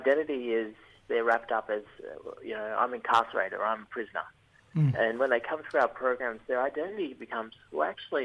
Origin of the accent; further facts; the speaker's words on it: New South Wales, Australia; also born or lived in Victoria; And then my father's from New Island Province in Papua New Guinea, but I actually grew up in Tabawai Gomeroi country.